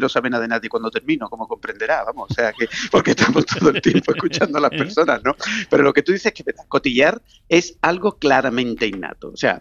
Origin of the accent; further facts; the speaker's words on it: Seville, Andalusia, Spain; Después, en una cultura tan relacional como la sevillana, donde la palabra, el encuentro y la calle tienen un peso enorme, pues es lógico que se hable más. Entonces, yo no creo que somos más cotillas, es que somos muy sociales.